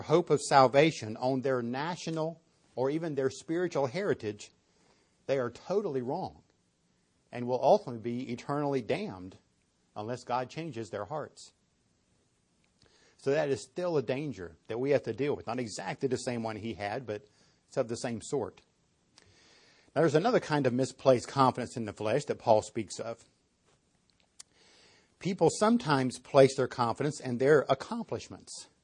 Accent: United States; born there; Well, I'm born in America. Duh. Yes, I'm a Christian. I was born in America.

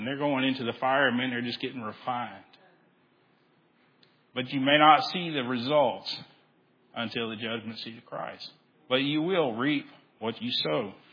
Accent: Texas, United States; I'm from Texas.

